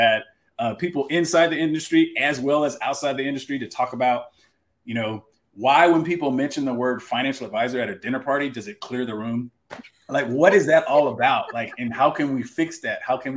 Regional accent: Texas, United States; we want to help people in Texas. That's my home state.

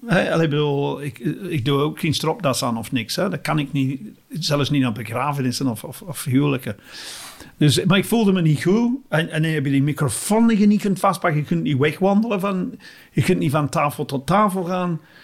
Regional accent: England, United Kingdom; Dutch is a second language; ik als Engelsman, sorry.

